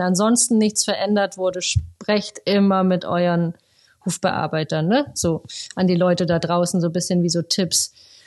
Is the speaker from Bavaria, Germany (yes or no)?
yes; Bavaria, Germany; ich komme ja ursprünglich aus Oberbayern, dann sprichst du Oberbayerisch und ich Schwäbisch.